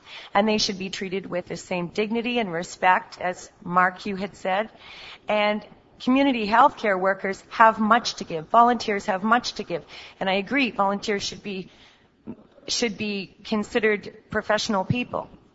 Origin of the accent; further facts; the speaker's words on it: Canada; So I speak from a place where I'm Canadian, however, I have some perspective.